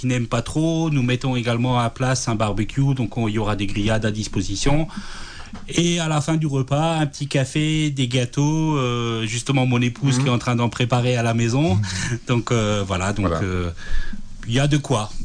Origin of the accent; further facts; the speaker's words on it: Grand Est, France; puisqu'il faut savoir que chez nous en Alsace, la tradition de la pâte pour une tarte flambée qui est vraiment très fine.